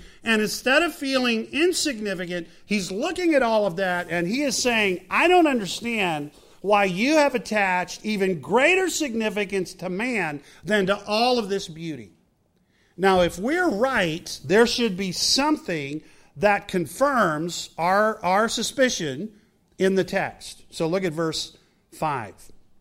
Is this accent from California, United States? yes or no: no; Texas, United States; I grew up in Texas, and the greatest hamburger in the world is made in Texas.